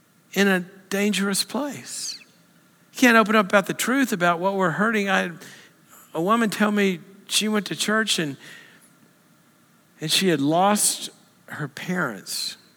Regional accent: the South, United States; cotton, I grew up in the South, soybeans, you get one harvest a year, right?

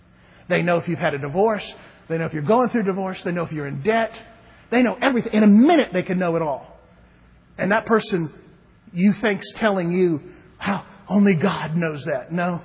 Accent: Florida, United States; also born or lived in Africa; Now, we grew up in South Florida, so we were very familiar with Jewish culture because there's a lot of Jewish folk down there.

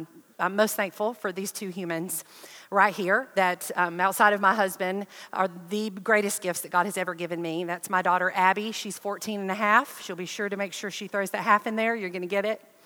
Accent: Alabama, United States; I said this in all the other services, that I am from North Alabama. Southerners are brilliant.

